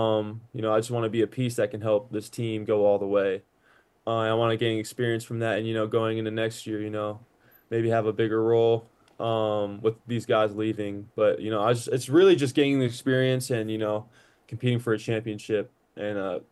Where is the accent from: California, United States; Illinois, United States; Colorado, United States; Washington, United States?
Washington, United States; Seattle; Yeah, so I spent my high school career in Seattle.